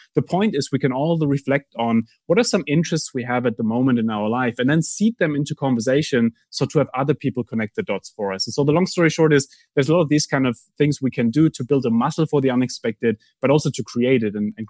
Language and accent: English; Germany; I grew up in Germany.